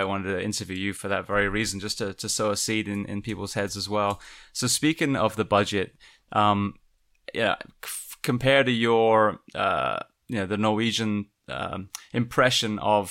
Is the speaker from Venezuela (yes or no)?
no; England, United Kingdom; now in United States; being an Englishman myself